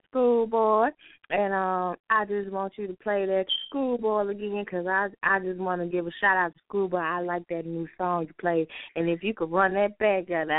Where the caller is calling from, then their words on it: Mississippi, United States; I'm calling from Mississippi.